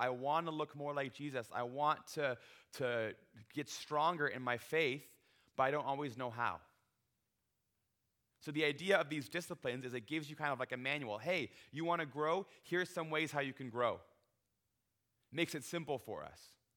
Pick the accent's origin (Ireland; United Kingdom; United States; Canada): Canada; Ontario; So I went to school out in Abbotsford, but I'm from Ontario, so I would go home every Christmas